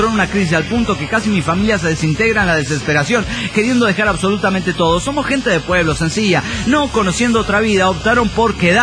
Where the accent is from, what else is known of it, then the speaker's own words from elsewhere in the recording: Turmero, Aragua, Venezuela; de Turmero, Venezuela.